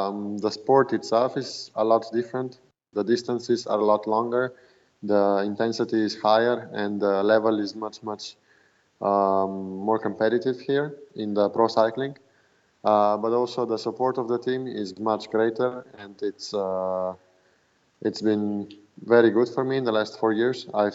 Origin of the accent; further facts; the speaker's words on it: Slovenia; that would be my neighbor from my village in Slovenia. I grew up in the mountains, in a mountainous region.